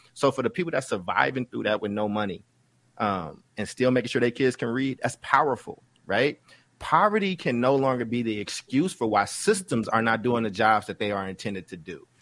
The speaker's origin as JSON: {"language": "English", "town": "Maywood", "region": "Illinois", "country": "United States", "tie": "born there", "said": "I was born in Chicago. I was born in the same neighborhood as Fred Hampton."}